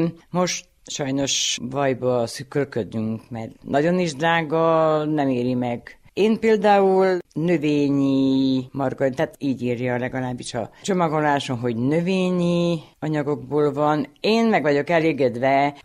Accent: Fejér, Hungary; born there; gyermekgyőremetei lakos. Amúgy Székesfehérvár melletti Ócfalván születtem, de már 41 éve élek Remetén, idejöttem férjhez.

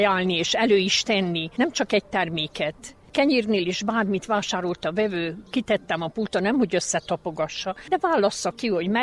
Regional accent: Csíkborzsova, Harghita, Romania; also born or lived in Miercurea Ciuc / Cluj-Napoca; Csíkborzsovában születtem, ott is nőttem fel addig, amíg iskolába nem mentem.

